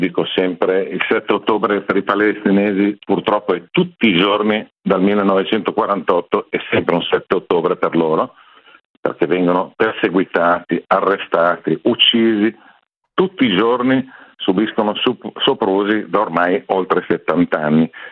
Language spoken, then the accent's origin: Italian; Lombardy, Italy; Io vengo dalla provincia di Como